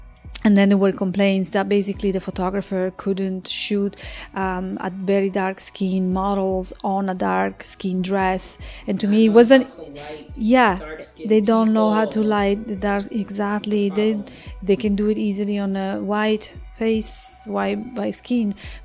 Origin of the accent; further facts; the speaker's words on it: Italy; now in United States; I'm a foreigner. I'm an Italian American now, officially. So I have my citizenship. So I came a little late. Like, I grew up in Italy, but I'm a foreigner.